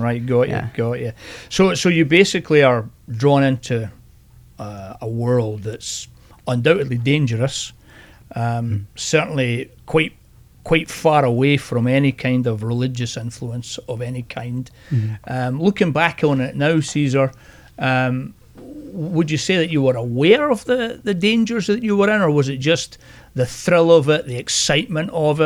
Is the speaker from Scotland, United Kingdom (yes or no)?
yes; Scotland, United Kingdom; born there; baseball is an American sport, and I'm a Scot by nature, or by birth.